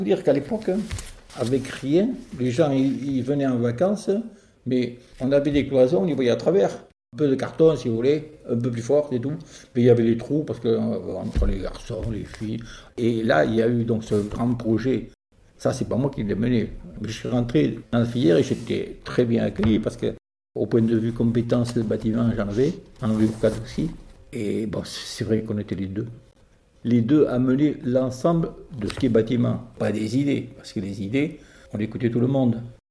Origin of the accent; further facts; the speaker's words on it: Basercle, Nouvelle-Aquitaine, France; born there; Je suis né à Basercle dans les Landes. C'est un tout petit village, à côté d'Agedemont, saute de Navaille.